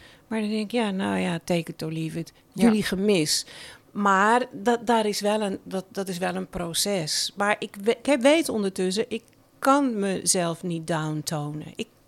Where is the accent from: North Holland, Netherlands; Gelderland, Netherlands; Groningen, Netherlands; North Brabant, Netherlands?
North Holland, Netherlands; Amsterdam; Maar ja, ik ben een Amsterdammer.